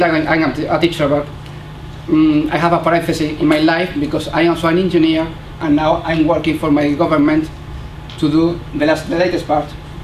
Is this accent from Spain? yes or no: yes; Spain; accent: Spanish; English is a second language; my English with my terrible Spanish accent may be hard for you to understand